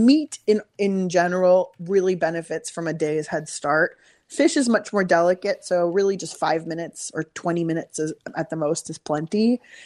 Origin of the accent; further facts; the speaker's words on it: San Diego, California, United States; But it wasn't until I moved from San Diego, where I grew up, to Berkeley for college and found out about a restaurant called Chez Panisse